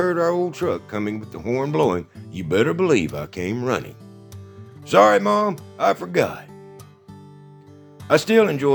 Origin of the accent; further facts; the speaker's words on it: Bandera, Texas, United States; Growing Up in Bandera, number 188. I really do feel sorry for the folks who had to grow up in a big city environment.